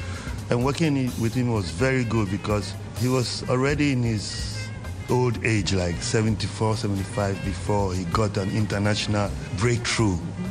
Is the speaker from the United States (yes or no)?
no; Ghana; now in Berlin, Germany; I'm from Ghana, and I'm a musician, songwriter, producer, drummer, percussionist.